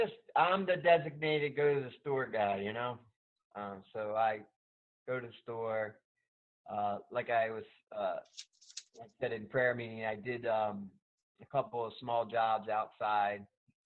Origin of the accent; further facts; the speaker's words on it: Baltimore, Maryland, United States; Well, I came from Baltimore, Maryland, and I went on a short-term missions trip in 1991